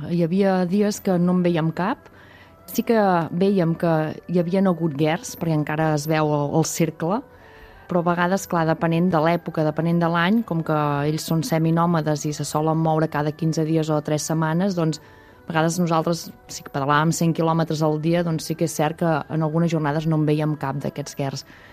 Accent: Catalonia, Spain; Nosaltres som del Berguedà i quan era petita doncs hi havia el lleter.

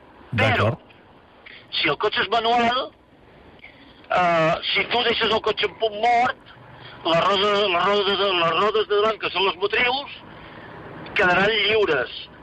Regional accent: Mataró, Catalonia, Spain; Sí, bueno, no, soc de Mataró

